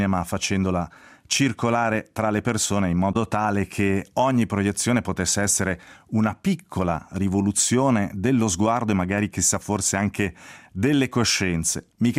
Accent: Bellinzona, Ticino, Switzerland; siamo entrambi nati e cresciuti a Bellinzona

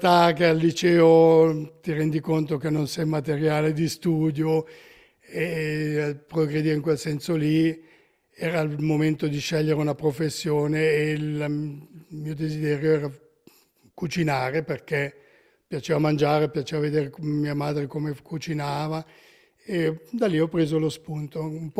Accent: Lugano, Ticino, Switzerland; Sono nato e cresciuto a Lugano

